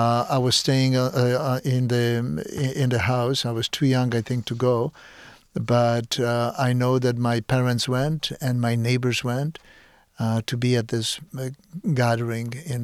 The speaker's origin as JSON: {"language": "English", "town": "Nowy Targ", "region": "Lesser Poland", "country": "Poland", "tie": "born or raised there", "said": "I was born in the city of Nowy Targ, which is the southern region of Podhale region by the Tatra Mountains that border between Slovakia and Poland."}